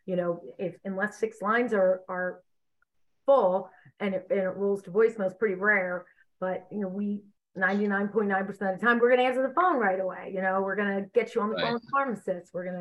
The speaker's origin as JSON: {"language": "English", "country": "Ireland", "said": "And I'm Irish and I like a good, you know, a good battle."}